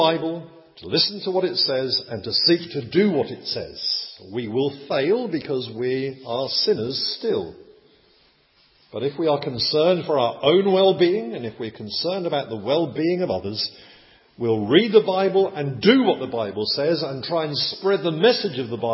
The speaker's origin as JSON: {"language": "English", "region": "England", "country": "United Kingdom", "said": "I'm English, therefore I must be a Christian."}